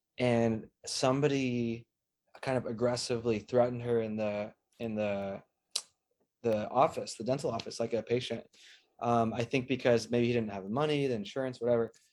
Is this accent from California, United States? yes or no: yes; California, United States; growing up in California as a young Filipino, I'm definitely very thankful. It's one of the best places to grow up.